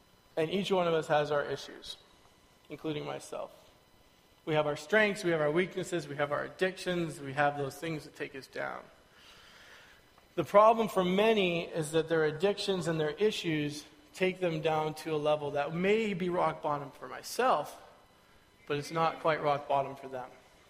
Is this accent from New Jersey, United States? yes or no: no; Kirkland, Washington, United States; moved away as an adult; also born or lived in Idaho; now in Chilliwack, California, United States; Before that, North Idaho. Before that, I grew up in Kirkland, Washington, until I went to school in Chicago, Germany, and Trinity Western University.